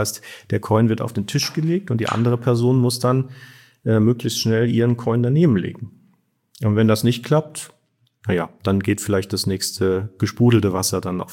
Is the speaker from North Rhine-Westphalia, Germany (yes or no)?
no; Baden-Württemberg, Germany; born there